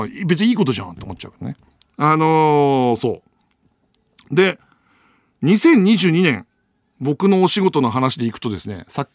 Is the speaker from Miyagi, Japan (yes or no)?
no; Iwaki, Fukushima, Japan; 地元福島のいわきは、東北なのに全然雪が全然降らないから、雪の話題になるといつもがっかりされるんですよ。